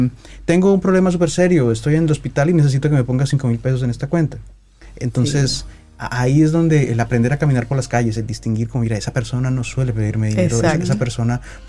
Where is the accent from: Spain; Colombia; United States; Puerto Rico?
Colombia; yo soy colombiano